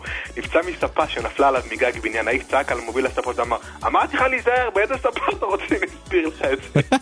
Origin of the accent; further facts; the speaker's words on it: Southern District, Israel; אני גם מהדרום.